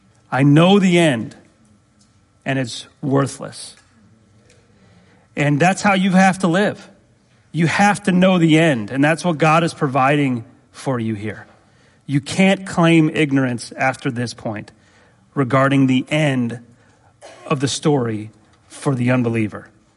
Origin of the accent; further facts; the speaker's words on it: Chicago, Illinois, United States; One of my buddies that I grew up with in Chicago had come to know Christ, and his whole life was radically different.